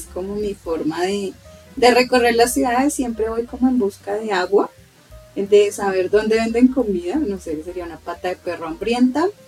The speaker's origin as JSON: {"language": "Spanish", "country": "Colombia", "said": "es un honor hacer parte de este equipo como colombiana."}